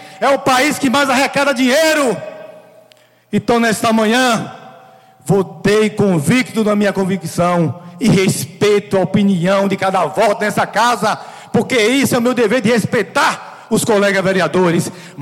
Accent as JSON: {"language": "Portuguese", "town": "Baixa Grande", "region": "Bahia", "country": "Brazil", "said": "Eu quero fazer o melhor para a minha terra, eu quero defender os baixagrandenses"}